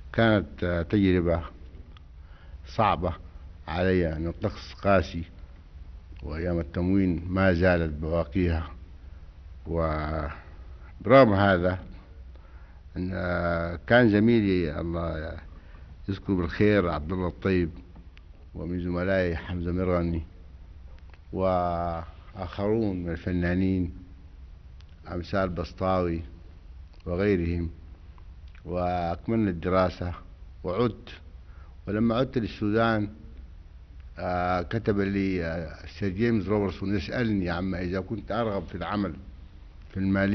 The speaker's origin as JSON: {"language": "Arabic", "country": "Sudan", "said": "أنا أول سوداني"}